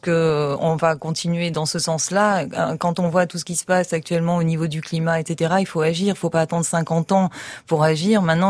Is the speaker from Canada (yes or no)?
no; Villeneuve-Loubet, Provence-Alpes-Côte d'Azur, France; also born or lived in Belgium; je suis née en Belgique en 68, puisque j'ai 50 ans, et j'habite sur Villeneuve-Loubet depuis 1972, donc française, résidente française depuis 1972